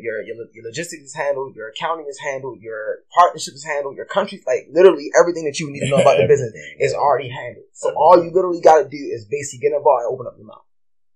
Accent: Baltimore, Maryland, United States; Growing up in Baltimore, I didn't hang around anybody that made over, you know, nowhere anywhere near $1 million.

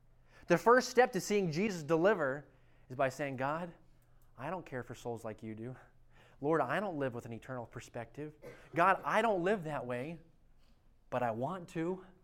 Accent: Maine, United States; and he grew up in Cincinnati, and I grew up in Maine.

